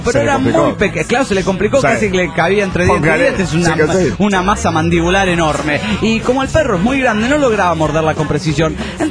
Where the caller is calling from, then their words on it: Valencia, Carabobo, Venezuela; de Valencia, Venezuela.